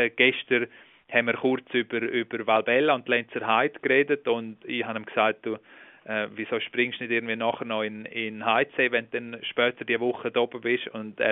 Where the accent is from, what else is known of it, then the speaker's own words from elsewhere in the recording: Germany; für mich als Schweizer, ist es natürlich ganz speziell